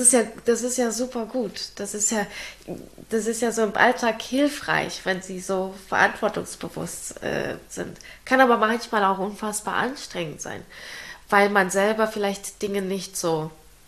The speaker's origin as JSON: {"language": "German", "country": "Ukraine", "said": "ich komm aus der Ukraine"}